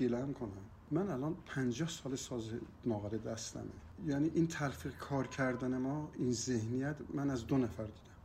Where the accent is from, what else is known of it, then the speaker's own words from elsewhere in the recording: Iran; ببینید ما ایرانیم، اگر ایرانیم تمام سازهای ما هم باید اشتراک داشته باشن در این.